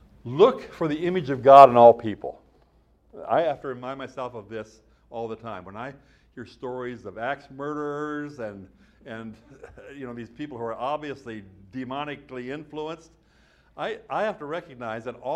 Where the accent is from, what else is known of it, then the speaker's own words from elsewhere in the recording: Midwest, United States; As I've said before, where I grew up in the Midwest, there were two types of people. There were Norwegians and those who should have been Norwegians.